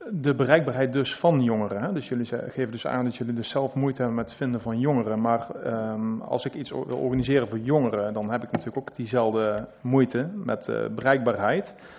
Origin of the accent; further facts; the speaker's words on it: Mierlo, North Brabant, Netherlands; ik kom natuurlijk zelf uit Mierlo.